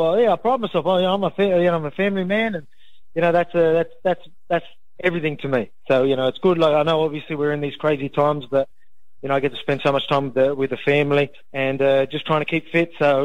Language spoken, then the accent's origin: English; Wollongong, New South Wales, Australia; I'm from the Gong. I'm still a Gong boy.